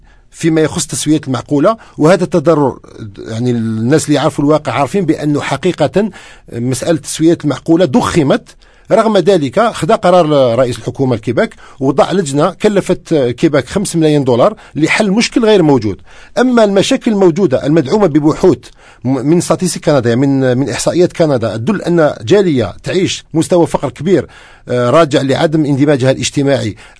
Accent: Algeria; now in Montreal, Canada; أنا أصل من الجزائر بشهادة مهندس جزائري

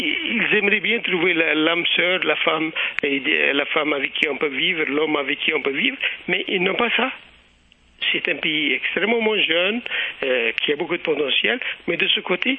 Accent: Algeria; même chez nous en Algérie, les gens font des arrangements comme cela se fait par habitude

